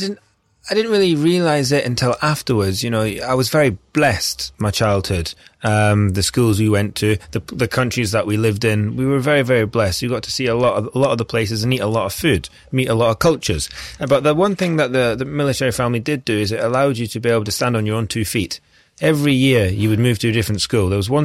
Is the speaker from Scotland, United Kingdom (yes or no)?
yes; Scotland, United Kingdom; I'm Scottish, so if university is free, it's completely silly not to go to it.